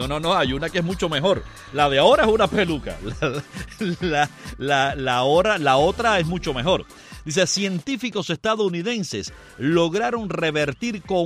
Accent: Guanabacoa, Havana, Cuba; desde Guanabacoa, mi tierra natal, por allá, por pegado al cementerio de los judíos.

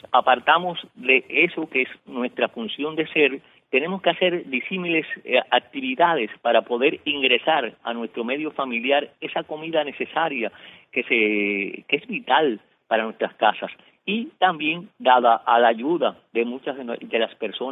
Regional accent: Cuba; de las cuestiones que afectan a todos mis coterráneos y, en fin, a mi pueblo cubano.

